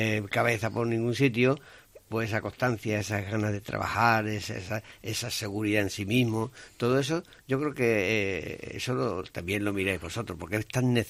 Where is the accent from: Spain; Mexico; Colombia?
Spain; Huelva, Andalusia; Es que ya que estamos con Huelva, Huelva es mi tierra también, ¿eh?